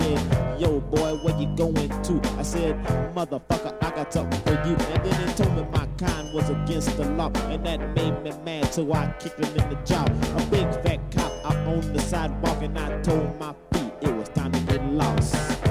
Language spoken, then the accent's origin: English; Texas, United States; But I'm from Texas, y'all.